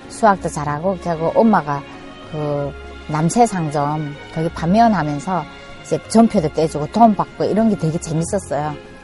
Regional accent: North Korea; accent: North Korean; now in South Korea; 근데 그때는 이제 한국 온 지 1년 째고 넘었으니까 완전히 진짜 북한 사투리 쓰잖아요.

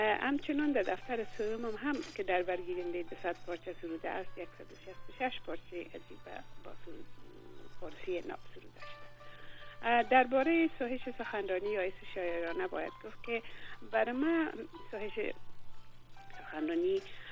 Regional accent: Kabul, Afghanistan; moved away as an adult; also born or lived in Tehran; در شهر کابل زاده شدم. آموزشگاه را در مکتب رابی بلخی خواندم، سپس به دانشگاه کابل رفتم. برای 4 سال در رشته ژورنالیسم دانشجو بودم.

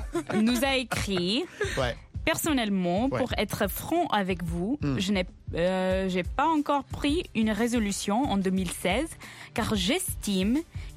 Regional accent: United States; first language English; French is a second language; Je suis américaine, hein. Je suis anglophone.

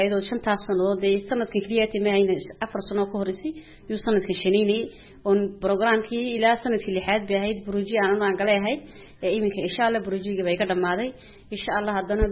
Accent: Djibouti; reer Jabuuti baan ahay

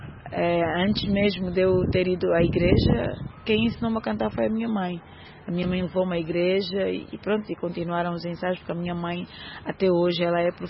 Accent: Luanda, Angola; Bairro Azul. Bairro Azul, nasci, cresci no Bairro Azul.

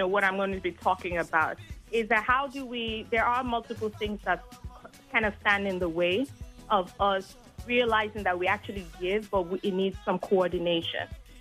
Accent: Nigeria; I'm a Yoruba person, I'm from Nigeria

